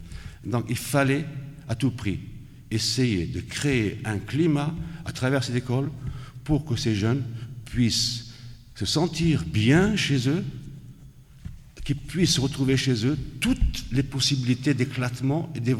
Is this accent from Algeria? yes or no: yes; Blida, Blida Province, Algeria; Je suis de Blida.